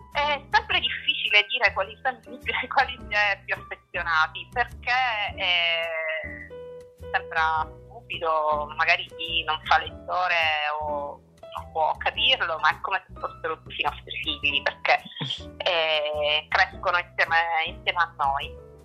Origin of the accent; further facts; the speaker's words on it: Syracuse, Sicily, Italy; accent: Sicilian; non volevo però andare via dalla mia terra, che è come si sente anche semplicemente dall'accento, cioè la Sicilia, in particolare Siracusa.